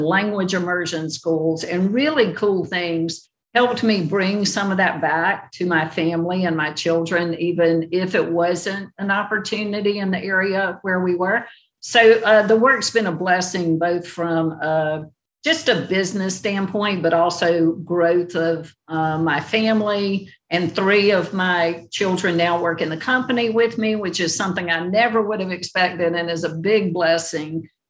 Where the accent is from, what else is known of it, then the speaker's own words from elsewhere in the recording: South Carolina, United States; You're actually right. It's South Carolina. I live in South Carolina and have my whole life.